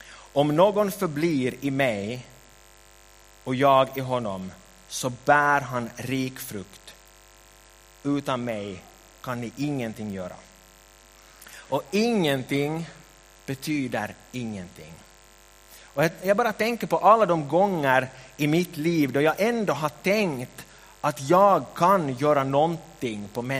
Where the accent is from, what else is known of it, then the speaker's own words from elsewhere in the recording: Ekenäs, Uusimaa, Finland; När jag var 20 år så började jag jobba i min hemförsamling där jag hade vuxit upp som barn i Ekenäs.